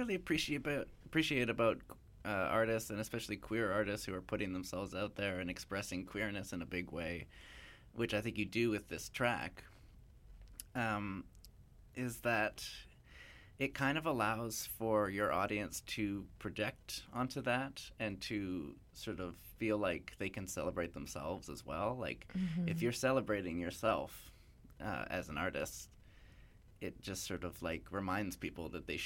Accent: Victoria, British Columbia, Canada; I grew up in Victoria

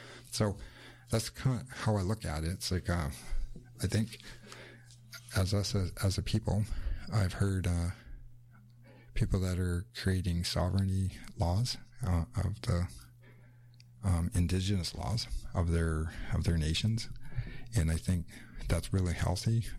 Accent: Canada

